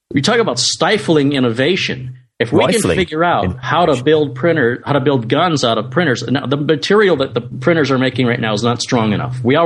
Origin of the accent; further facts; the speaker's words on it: United States; As an American, it is the law for me to know all about guns.